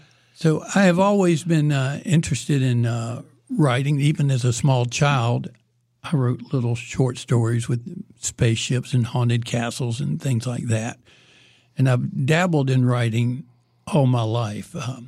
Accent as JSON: {"language": "English", "town": "Durham", "region": "North Carolina", "country": "United States", "tie": "born or raised there", "said": "I was born in Duke Hospital, so I haven't strayed too far from home."}